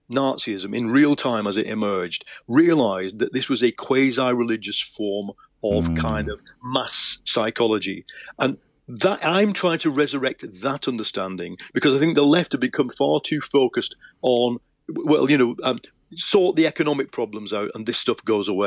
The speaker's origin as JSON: {"language": "English", "town": "Leigh", "region": "North West England", "country": "United Kingdom", "tie": "born or raised there", "said": "I mean, my hometown in the northwest of England, Lee"}